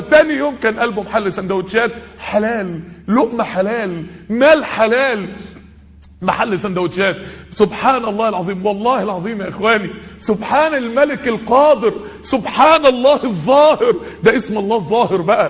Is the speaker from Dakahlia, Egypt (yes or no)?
yes; Mansoura, Dakahlia, Egypt; يعني القهوة دي في منطقة عندنا في المنصورة